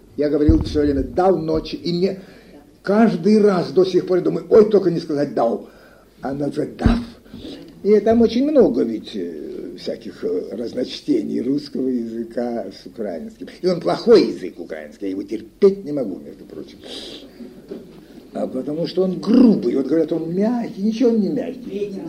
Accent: Alekseevka, Belgorod Oblast, Russia; accent: Ukrainian; мой украинский акцент, и все это не сыграло роль, хотя я, конечно, уже говорил не так, как в Алексеевке, но все-таки.

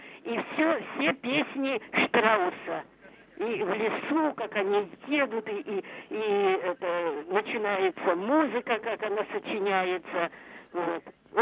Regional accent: Gomel, Gomel Region, Belarus; born there; Я родилась в Гомеле. родилась в Гомеле в 1938 году, и мы были эвакуированы от Тбилиси. Ну и приехали я с самого после войны и живу в Гомеле.

